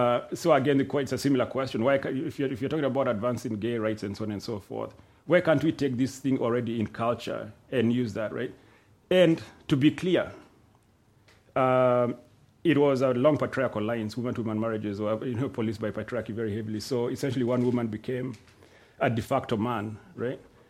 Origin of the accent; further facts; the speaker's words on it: Limuru, Kiambu County, Kenya; a few years ago I was with my father, we were in Limuru, right? My hometown, and he took me to this hill.